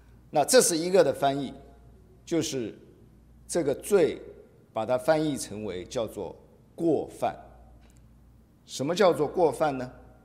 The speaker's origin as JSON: {"language": "Chinese", "region": "Shanghai", "country": "China", "said": "我是上海人，所以我们上海有一句话哦，其实我们讲普通话的时候，讲国语的时候也常常讲作孽啊"}